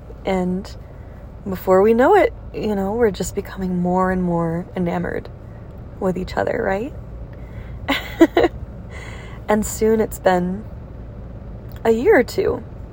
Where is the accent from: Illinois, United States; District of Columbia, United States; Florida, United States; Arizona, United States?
Illinois, United States; Chicago; now in California, United States; You know, I'm actually originally from Chicago too. I wonder if any of you can hear it in my voice. I don't think I have an accent anymore, but a lot of people in California seem to pick up on it